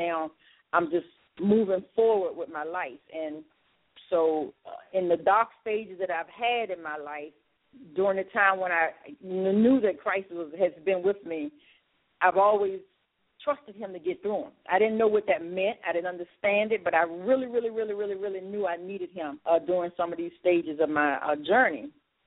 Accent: Petersburg, Virginia, United States; born there; I am an only child. I was born in Petersburg, Virginia, raised by my wonderful, loving mom.

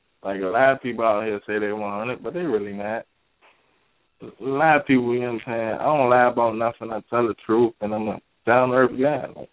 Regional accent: Maryland, United States; also born or lived in Virginia; Born in Virginia. Raised in Maryland.

